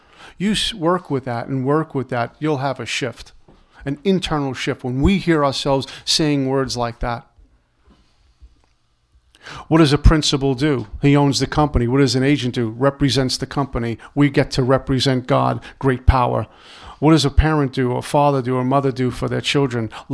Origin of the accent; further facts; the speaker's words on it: Brooklyn, New York, United States; But I grew up in Brooklyn, and we didn't talk like thy will